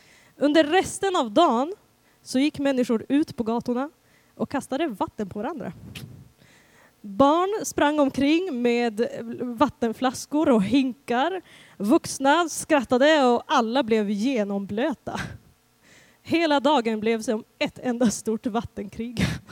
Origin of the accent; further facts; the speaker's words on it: Syria; i Syrien, där pingst är en av årets mest levande högtider.